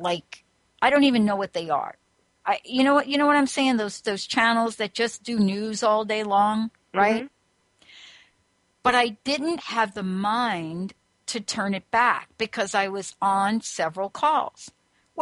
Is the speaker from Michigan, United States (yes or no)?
no; New Jersey, United States; he graduated from Rutgers, and I'm from New Jersey.